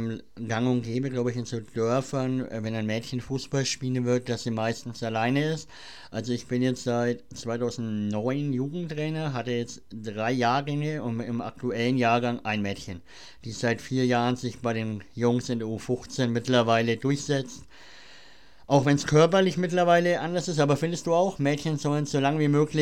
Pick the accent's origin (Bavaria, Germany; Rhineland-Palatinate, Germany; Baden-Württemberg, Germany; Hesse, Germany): Bavaria, Germany; also es ist in Bayern, wo ich herkomme, die viertletzte Liga. Aber es hat immer Spaß gemacht, mit den Freunden vom Dorf zusammen zu spielen.